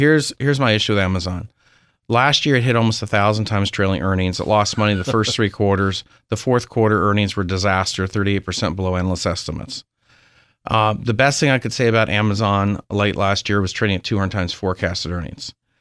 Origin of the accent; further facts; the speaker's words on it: Berkeley, California, United States; I'm basically from Berkeley, California.